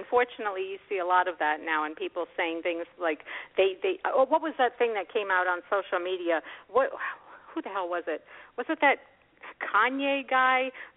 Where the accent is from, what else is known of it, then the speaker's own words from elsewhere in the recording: Florida, United States; But, you know, I grew up in South Florida, and I grew up in a Jewish neighborhood.